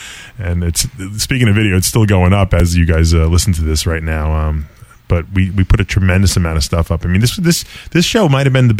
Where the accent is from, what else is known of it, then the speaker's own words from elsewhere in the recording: New Jersey, United States; Yeah, well, Jersey is, I'm from Jersey, yeah. You know, it's different.